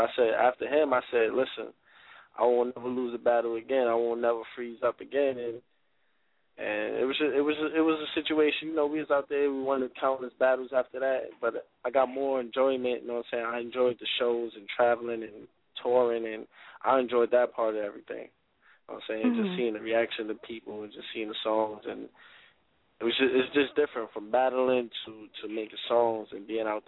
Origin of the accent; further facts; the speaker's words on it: Bronx, New York, United States; me from coming from where I'm from the Bronx.